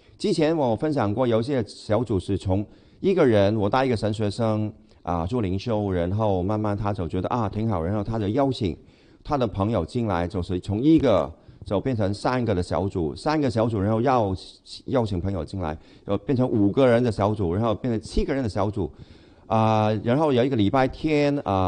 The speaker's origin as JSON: {"language": "Chinese", "country": "Hong Kong", "second_language": "Chinese", "said": "你发现我的国语就是不太哈，就是有一点口音，其实我是香港人"}